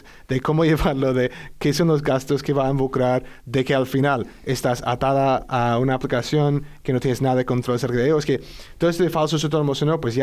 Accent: Seattle, Washington, United States; Spanish is a second language; moved away; yo soy de Estados Unidos, como probablemente se puede notar. Y vengo de Seattle.

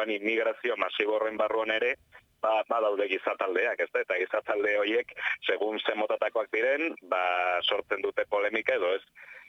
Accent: Irun, Basque Country, Spain; born there; nire iruntarra naiz sortzez

